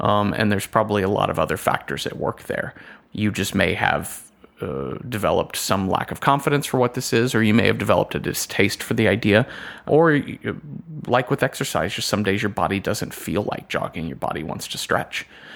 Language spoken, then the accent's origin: English; Texas, United States; I grew up in Texas, and chicken fried steak with cream gravy is just a thing.